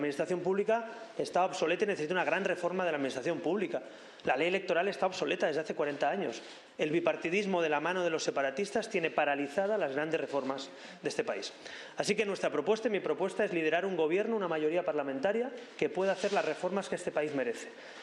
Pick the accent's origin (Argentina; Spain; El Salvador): Spain; Catalonia; Yo soy catalán y orgulloso de serlo, pero soy español y europeo